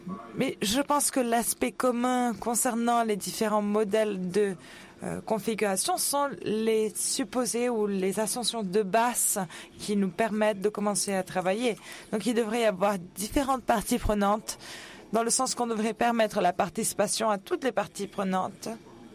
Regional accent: DR Congo; je viens de la République démocratique du Congo. Je voudrais poser ma question en français.

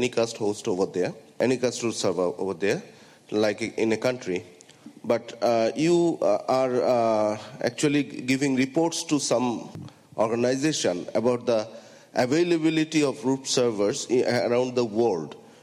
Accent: Bangladesh; English is a second language; from Bangladesh

